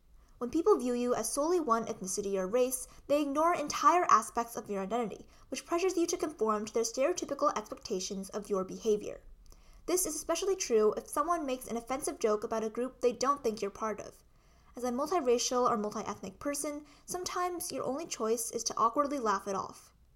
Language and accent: English; Manhattan, New York, United States; born there; as an Asian American, I've often been asked the age-old microaggressive question, "Where are you from?" When I answer that I was born in Manhattan